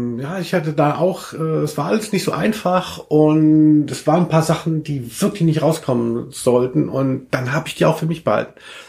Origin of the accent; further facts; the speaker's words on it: Southern Germany, Germany; now in Köln, Germany; ich komme eigentlich aus Süddeutschland.